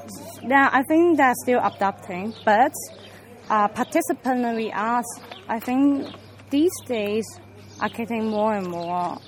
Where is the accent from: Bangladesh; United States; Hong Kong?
Hong Kong; English is a second language; I told everyone I come from Hong Kong, I'm a Hong Kong artist.